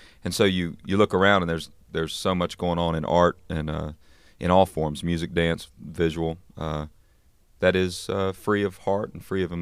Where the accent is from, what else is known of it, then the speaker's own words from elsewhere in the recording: North Carolina, United States; Well, where we grew up in North Carolina is not really that rich in bluegrass necessarily.